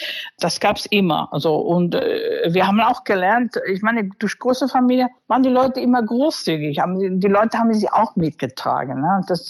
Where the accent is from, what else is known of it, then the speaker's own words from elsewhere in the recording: Spain; German is a second language; also born or lived in United States; erstmal wurde ich in Amerika geboren. Und dann mit 5 Jahren hatte mein Vater mich nach Spanien gebracht. So einen kleinen Ort in Spanien mit 1200 Einwohnern. Dann sind wir einfach 10 Jahre da sesshaft gewesen.